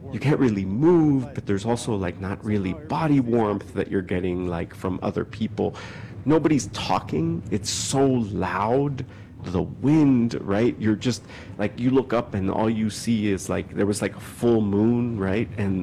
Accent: Miami, Florida, United States; I grew up in Miami, and the first house we stayed at, it was like a corner house and like a big intersection, right?

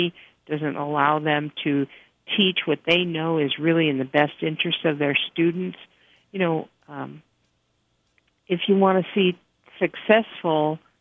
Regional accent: Bethel, Alaska, United States; I served in the project myself for 3 years, and I'm from Bethel.

